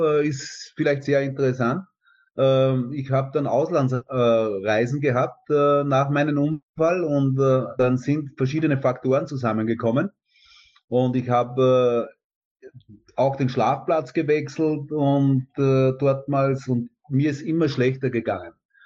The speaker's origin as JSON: {"language": "German", "town": "Wels", "region": "Upper Austria", "country": "Austria", "tie": "born there", "said": "Ich bin 55 Jahre alt, in Wels geboren"}